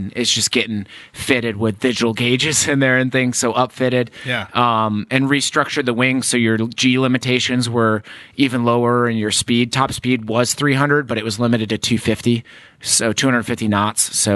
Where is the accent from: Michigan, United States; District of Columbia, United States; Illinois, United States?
Michigan, United States; Grand Rapids; because my personality, I can't tie back to Grand Rapids, Michigan. Maybe a little bit of my obviously my accent, but the different things that I've upbringing have kind of been combined and woven with all these cultures